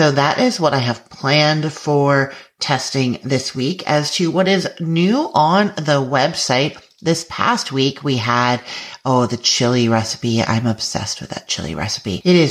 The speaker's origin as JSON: {"language": "English", "country": "Canada", "tie": "born or raised there", "said": "we used to have it when I was growing up in Canada."}